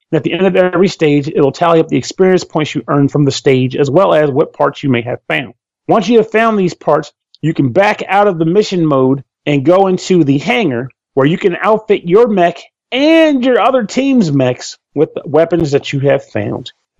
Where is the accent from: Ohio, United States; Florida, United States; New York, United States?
Florida, United States; I came from Florida to Shittown, USA, home of the firebug.